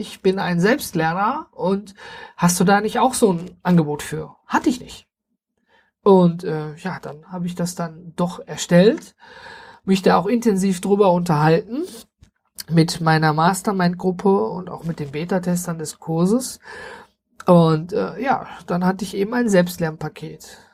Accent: Duisburg, North Rhine-Westphalia, Germany; weil ich dann erstmal auch gar nicht hier in der Stadt Duisburg bin, wo ich herkomme, sondern ganz hoch oben im Norden.

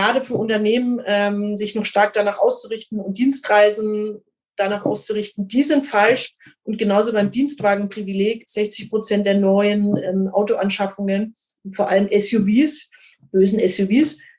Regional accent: Bavaria, Germany; bei uns in Franken und in Bayern

